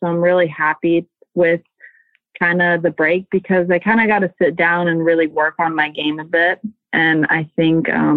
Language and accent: English; Florida, United States; I mean, I'm from Florida, so I see a bunch of snakes down there